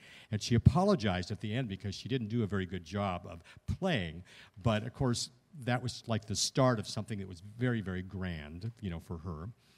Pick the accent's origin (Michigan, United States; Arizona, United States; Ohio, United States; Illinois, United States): Illinois, United States; Chicago; now in Kansas City, United States; I live in Kansas City, Missouri. I've been there 43 years. I grew up near Chicago and gone to college in Texas and traveled all over the place.